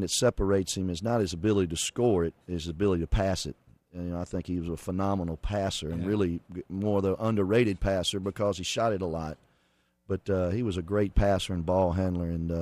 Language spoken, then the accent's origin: English; McComb, Mississippi, United States; I grew up in Macomb, Mississippi, about an hour and a half from Baton Rouge.